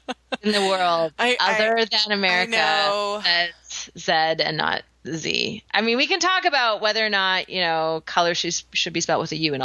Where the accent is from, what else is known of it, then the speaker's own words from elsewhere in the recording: Canada; now in United States; So like, it's, you know, this is our home, and I've really come to fall in love with this country. I still love you, Canada.